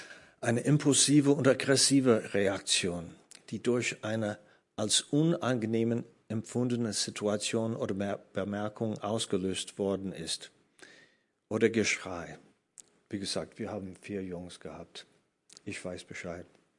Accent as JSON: {"language": "German", "region": "Virginia", "country": "United States", "tie": "born or raised there", "second_language": "German", "moved": "yes", "lives_now": "Germany", "said": "Aber ich bin nicht dort geboren. Ich bin in Virginia geboren und ich wohnte auf einer Piste, wo unsere nächsten Nachbarn waren, ungefähr 3-4 Kilometer von uns entfernt. Das war ländlich."}